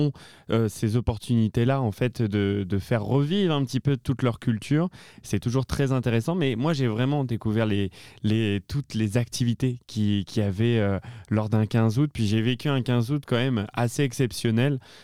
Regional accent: La Rochelle, Nouvelle-Aquitaine, France; Alors moi, je suis originaire de La Rochelle, en France. Et puis, ce qu'il faut savoir, c'est qu'on est du Poitou.

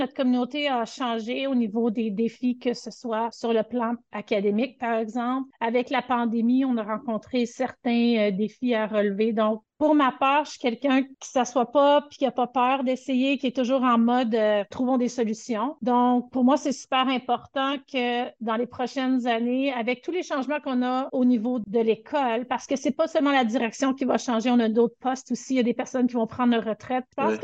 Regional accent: Quebec, Canada; moved away as an adult; Je suis originaire du Québec, puis je suis arrivée ici avec mon conjoint en 2001.

